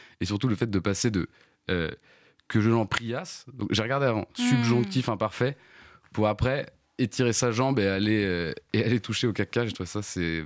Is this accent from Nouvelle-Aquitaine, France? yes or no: no; Brittany, France; parce que je suis breton.